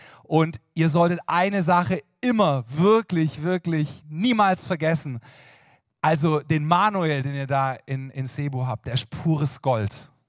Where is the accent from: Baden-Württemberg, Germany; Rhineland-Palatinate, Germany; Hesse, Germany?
Baden-Württemberg, Germany; Karlsruhe; ich komme aus Karlsruhe